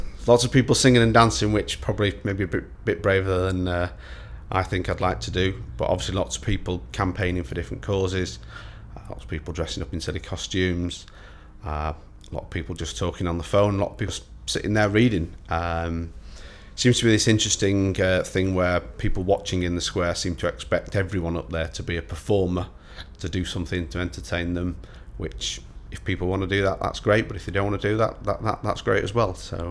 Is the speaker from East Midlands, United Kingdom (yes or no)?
no; Warrington, North West England, United Kingdom; I was born on the 8th of October 1968 and I'm from Warrington, Cheshire.